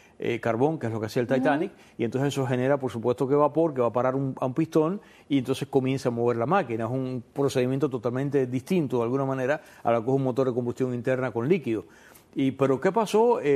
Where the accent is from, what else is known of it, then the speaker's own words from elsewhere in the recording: Cuba; moved away; hasta que yo me fui de Cuba